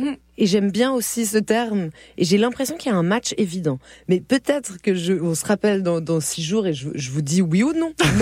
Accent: Algeria; je suis algérienne

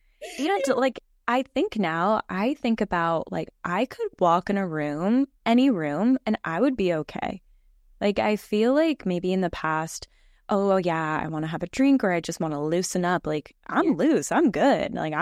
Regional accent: Palm Springs, California, United States; also born or lived in Los Angeles / Orange County; now in Seattle, United States; so I grew up in California, grew up in like Palm Springs, lived in LA, Orange County, that whole Southern California. And then we just randomly moved in 2020 up to Seattle

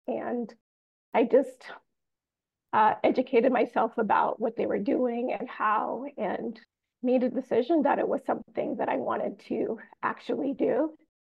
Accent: Jamaica; I'm Jamaican.

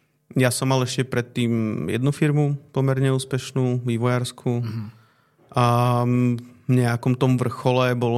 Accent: Košice, Košice Region, Slovakia; teda ja som bol z Košíc, ale sedel som pri nich na intrakoch

